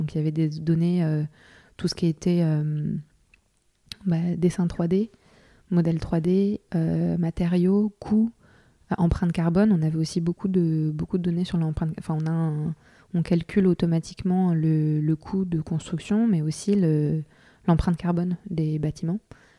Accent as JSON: {"language": "French", "country": "France", "said": "comme je suis française"}